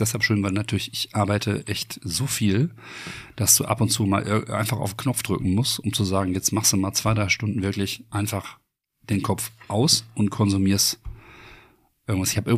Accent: Bottrop, North Rhine-Westphalia, Germany; Ich bin aufgewachsen am Scheidgensbach.

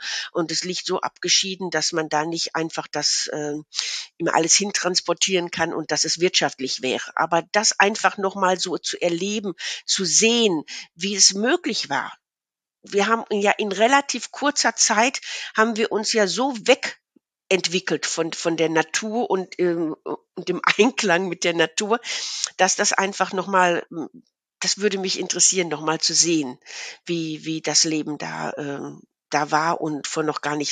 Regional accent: North Rhine-Westphalia, Germany; lebe ja nicht an der Küste hier im Münsterland, ist ja schön Inland und was ich nie früher und also von meinem aufgewachsen bin ich im Ruhrgebiet, also für mich war das Meer nicht Teil meines Lebens.

